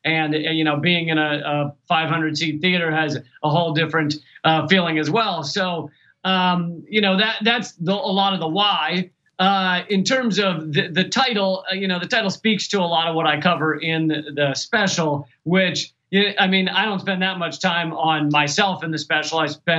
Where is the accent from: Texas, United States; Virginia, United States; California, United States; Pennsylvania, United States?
Virginia, United States; Richmond; I grew up in Richmond, Virginia, as you like to make fun of me for.